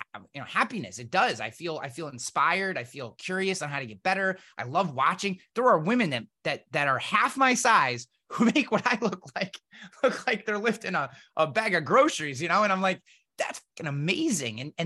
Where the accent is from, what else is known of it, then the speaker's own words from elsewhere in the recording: East Coast, United States; I'm from the East Coast and Irish and country and whatever you want a moniker you want to put on it.